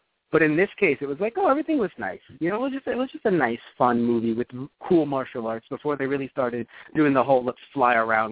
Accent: United States; And it's just such a great experience as a child, I think, where, especially as an American child, where in Japan they had to go to the theaters to see this film.

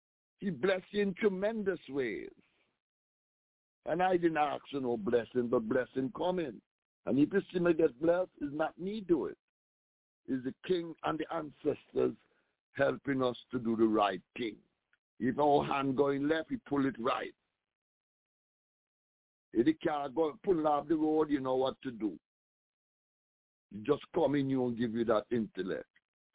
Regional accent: Ethiopia; English is a second language; Because instead I say Africa, yeah, where I come from Ethiopia.

